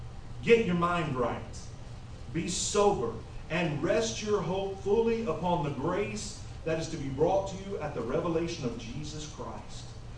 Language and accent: English; Kansas, United States; I grew up in Kansas. They have pop.